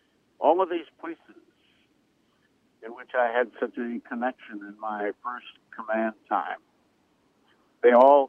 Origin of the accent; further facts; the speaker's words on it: Virginia, United States; now in Vashon, United States; And I come originally from the Commonwealth of Virginia, and I don't want to go back there to live.